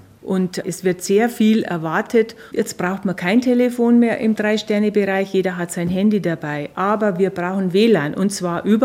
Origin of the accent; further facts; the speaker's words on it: Bavaria, Germany; Die Herbergen sozusagen bei uns in Bayern natürlich in den Bergen, kleine Pensionen, kleine Häuser mit nur 10 Zimmern